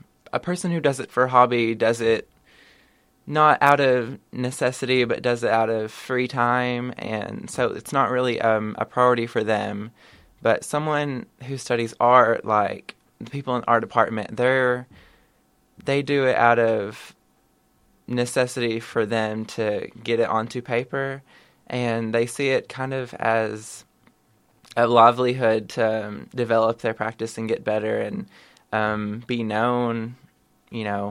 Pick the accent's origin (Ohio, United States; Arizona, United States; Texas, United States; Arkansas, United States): Arkansas, United States; Harrisburg; I'm from Harrisburg, Arkansas, which is just down the road from Jonesboro.